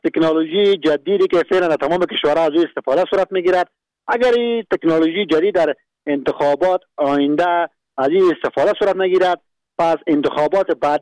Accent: Afghanistan; ما هم افغان هستیم و هم مسلمان هستیم.

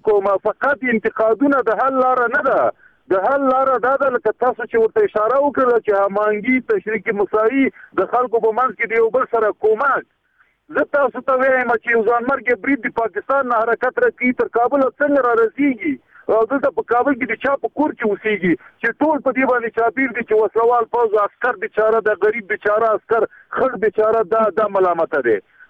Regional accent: Afghanistan; زه یو افغان یم

